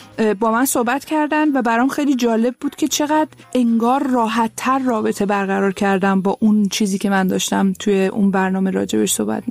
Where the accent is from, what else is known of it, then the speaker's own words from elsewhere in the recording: Tehran, Tehran Province, Iran; born there; من تهران به دنیا آمدم، پدر مادرم هم تهران به دنیا آمدن، ولی بخش بزرگی از خانواده 75% درصدش آذری هستن.